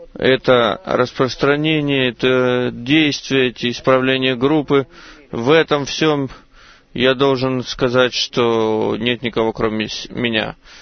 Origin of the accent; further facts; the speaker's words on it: Florida, United States; я из Флориды.